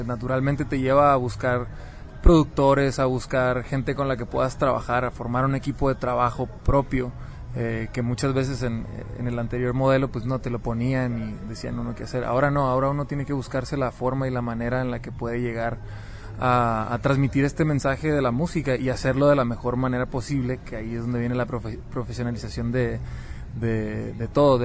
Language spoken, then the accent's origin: Spanish; Mexicali, Baja California, Mexico; Yo soy de Mexicali. Mexicali pues estamos... Es el punto más al norte, ¿no?, de Latinoamérica. Es donde está la pura frontera con California. Y esa misma cercanía pues lo hace uno a veces saber inglés por la pura naturalidad de la geografía